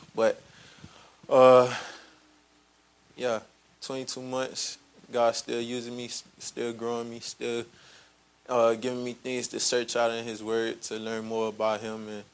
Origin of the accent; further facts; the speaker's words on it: Miami, Florida, United States; I'm from Miami, Florida.